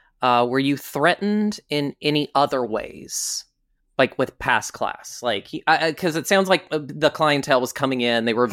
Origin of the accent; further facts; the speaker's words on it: Virginia, United States; now in New York, United States; yeah, I'm from Virginia.